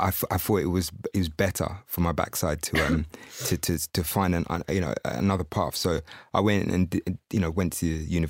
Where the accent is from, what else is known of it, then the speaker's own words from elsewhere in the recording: Windsor, South East England, United Kingdom; Okay, so I was brought up in Windsor. And I definitely felt like I didn't fit in there.